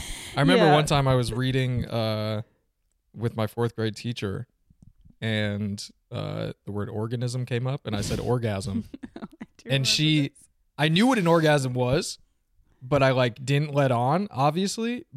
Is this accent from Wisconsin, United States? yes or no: yes; Spring Green, Wisconsin, United States; I'm from Spring Green.